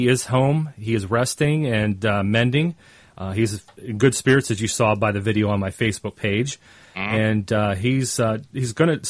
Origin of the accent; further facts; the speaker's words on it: Pennsylvania, United States; from here in my home state of Pennsylvania